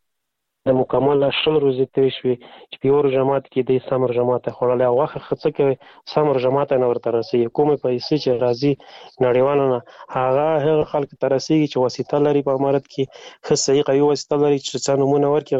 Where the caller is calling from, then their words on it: Afghanistan; مالی افغانستان نه تماس نیول ده، خو بس داسې ده چې خورجانې د مونږ په وطن کې اقتصاد بیخي صفر ده